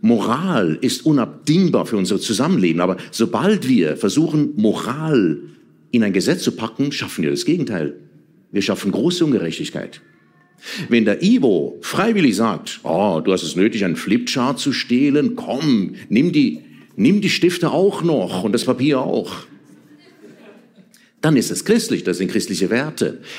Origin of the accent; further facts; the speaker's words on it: Bern, Switzerland; born there; Ich bin in Bern geboren, der Hauptstadt der Schweiz.